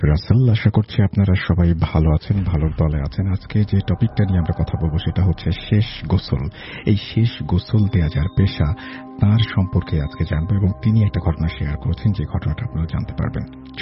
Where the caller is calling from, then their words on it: Dhaka, Dhaka Division, Bangladesh; ঢাকা মোহাম্মদপুর থেকে লিখছি।